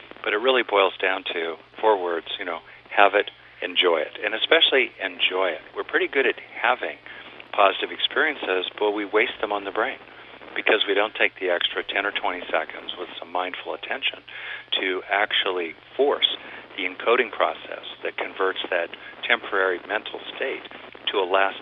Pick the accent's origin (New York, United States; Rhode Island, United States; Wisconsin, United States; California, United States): California, United States; I grew up in California, all right